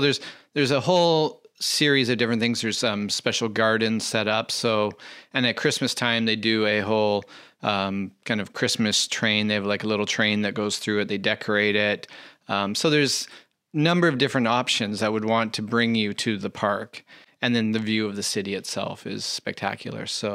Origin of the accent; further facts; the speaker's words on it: Vancouver, British Columbia, Canada; for when I grew up in Vancouver